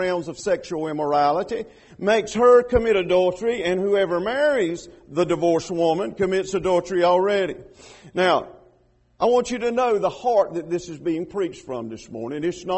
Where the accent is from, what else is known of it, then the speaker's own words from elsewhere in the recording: Georgia, United States; I'm from Georgia, and we do have to use our fingers and our feet every now and then to throw it in there.